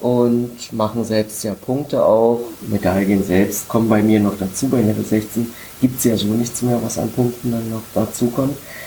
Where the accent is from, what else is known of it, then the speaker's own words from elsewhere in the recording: Saxony-Anhalt, Germany; now in Berlin, Germany; Also ich komme ja ganz ursprünglich aus der Wische, das ist praktisch bei Osterburg oder Wittenberge, Havelberg die Ecke.